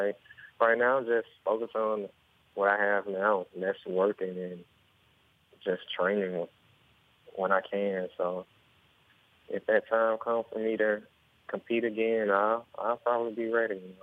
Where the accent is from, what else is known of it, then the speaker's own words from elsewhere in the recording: Fort Valley, Georgia, United States; Oh, yeah. I'm from Fort Valley, Georgia.